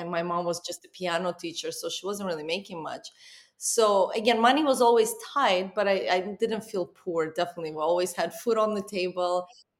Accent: Baku, Azerbaijan; growing up in Baku, Azerbaijan, in a tiny little flat apartment.

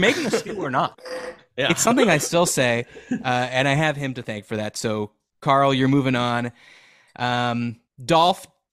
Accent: Montreal, Quebec, Canada; we grew up in Montreal

